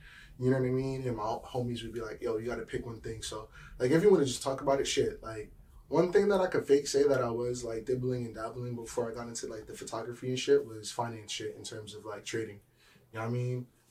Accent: United States; born there; And I was conceived in Guyana, and I was born here in America, you know what I mean?

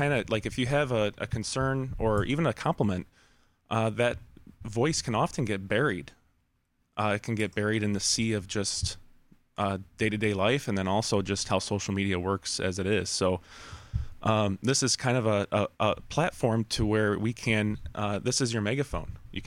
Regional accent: Cary, North Carolina, United States; I grew up in Cary

